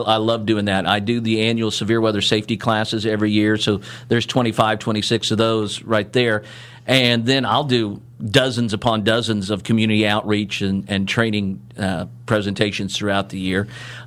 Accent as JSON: {"language": "English", "town": "Belle Plaine", "region": "Kansas", "country": "United States", "tie": "born or raised there", "said": "I'm grown up around here. I was born and raised down in Belle Plaine in Sumner County and have lived here basically all my life."}